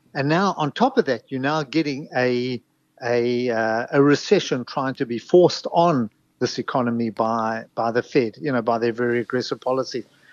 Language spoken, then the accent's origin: English; South Africa; now in United States; I suddenly realized how poor I am as a South African in America.